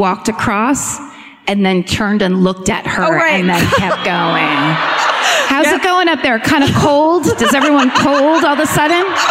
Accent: California, United States; and we're both from California, so we've only heard of Cracker Barrel referenced in like movies and TV.

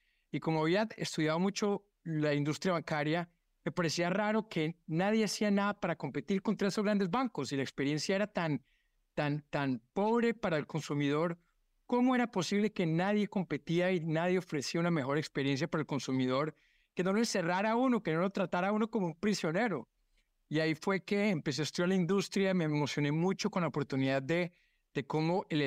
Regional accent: Colombia; now in Brazil; siendo colombiano en Brasil, necesitaba abrir una cuenta en banco

